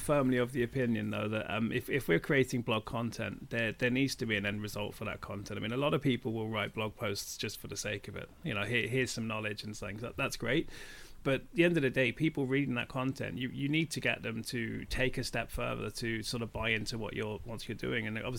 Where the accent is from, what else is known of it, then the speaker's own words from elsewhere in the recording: United Kingdom; Yeah, it's more than likely because a lot of what we buy, as British people, a lot of what we buy is in dollars.